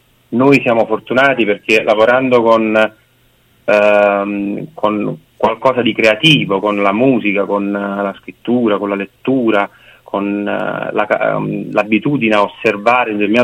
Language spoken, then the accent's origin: Italian; Naples, Campania, Italy; forse perché siamo napoletani.